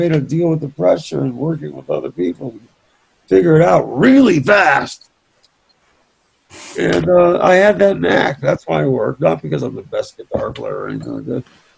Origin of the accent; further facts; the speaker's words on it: North Hollywood, California, United States; And we're like, Africa, Dave? We're from North Hollywood.